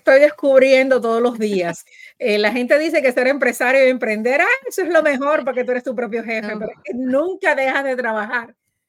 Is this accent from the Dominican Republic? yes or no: yes; Dominican Republic; para mí como latina y como dominicana